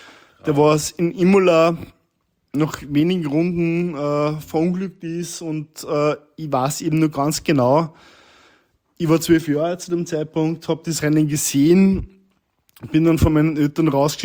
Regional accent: Austria; Warum er natürlich als Österreicher eine große Bedeutung hat

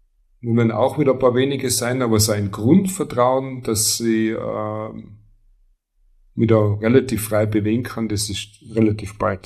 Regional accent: Leutasch, Tyrol, Austria; ich bin in Leutasch aufgewachsen, ich bin so aufgewachsen, eben mit Vereinsleben

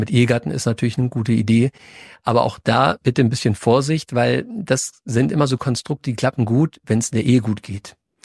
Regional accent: Lower Saxony, Germany; Ich komme ja aus Niedersachsen

